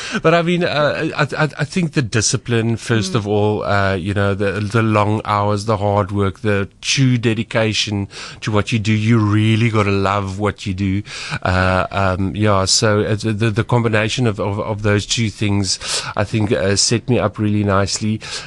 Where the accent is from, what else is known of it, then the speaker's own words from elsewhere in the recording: Free State, South Africa; I grew up in the Eastern Free State with obviously a family who loves entertaining. I think being hospitable was a big thing. I grew up on a farm.